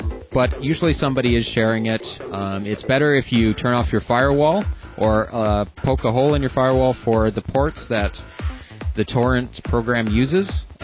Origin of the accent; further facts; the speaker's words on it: Ontario, Canada; I'm 21. I'm from Ontario, Canada.